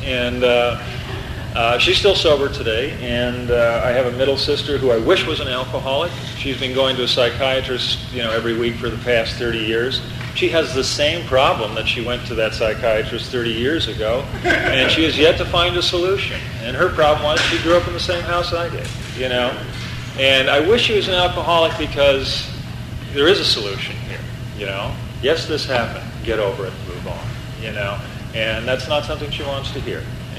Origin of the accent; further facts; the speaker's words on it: Canada; born there; I was born in Canada. My father was a member of the Royal Canadian Air Force